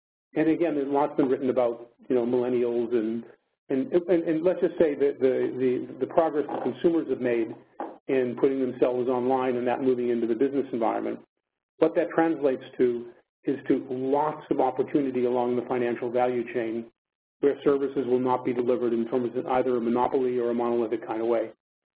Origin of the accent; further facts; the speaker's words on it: United States; now in London, United Kingdom; though I'm in London, I am an American.